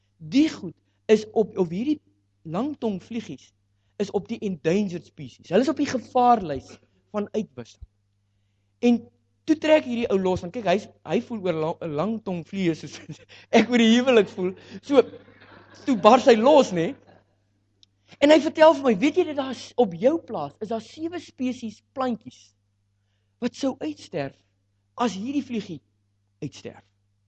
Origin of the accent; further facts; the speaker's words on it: Springbok, Northern Cape, South Africa; ek kom van die Noord-Kaap af, 'n plekkie op die naam van Springbok